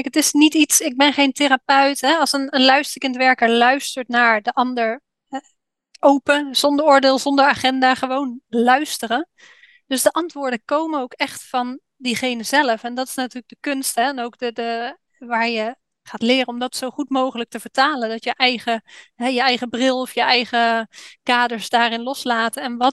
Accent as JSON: {"language": "Dutch", "country": "Netherlands", "lives_now": "Bali, Indonesia", "said": "hoe nuchter je ook bent als Hollander, je ontkomt er niet aan om daarmee in aanraking te komen"}